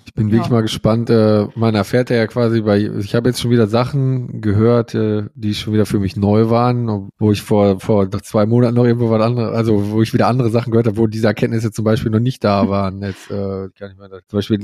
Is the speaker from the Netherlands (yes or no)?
yes; Gelderland, Netherlands; also ich komme ja aus der Nähe von Apeldoorn, da sind bei uns nur 30 Kilometer